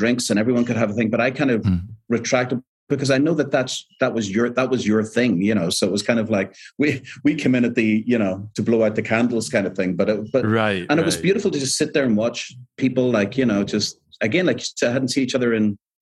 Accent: Belfast, Northern Ireland, United Kingdom; But there were like growing up in Belfast, there's always bright spots and it's what you make of things, you know?

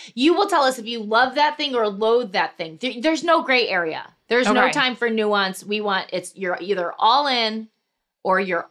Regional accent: Missouri, United States; I grew up in Missouri.

